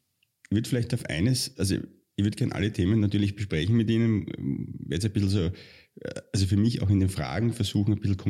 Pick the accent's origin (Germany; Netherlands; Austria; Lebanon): Austria; Styria; ich komme zum Beispiel aus der Steiermark